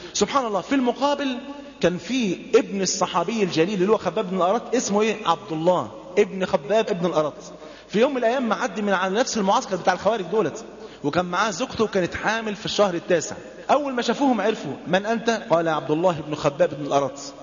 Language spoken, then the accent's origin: Arabic; Egypt; وزي اللي حصل عندنا في مصر